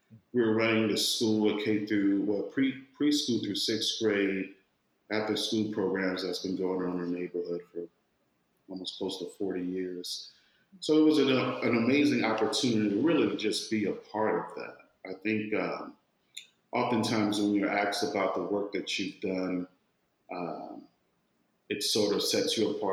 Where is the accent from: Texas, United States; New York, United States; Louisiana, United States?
Louisiana, United States; New Orleans; I was born and raised in the Ninth Ward of New Orleans